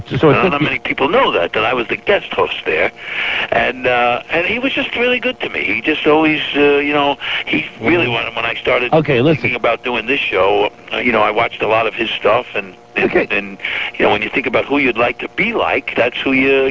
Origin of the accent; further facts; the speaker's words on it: New York City, New York, United States; I came to New York, I'm back in New York in my hometown